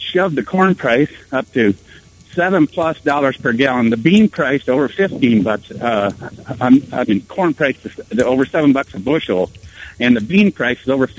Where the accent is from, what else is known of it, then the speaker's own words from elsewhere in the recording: Minnesota, United States; I'm originally from Southwest Minnesota, and I've got friends that are farmers back there